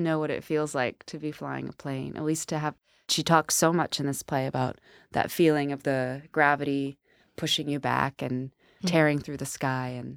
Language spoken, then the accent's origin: English; Cincinnati, Ohio, United States; So it's really, really special for me to get to come back here and share that with my hometown.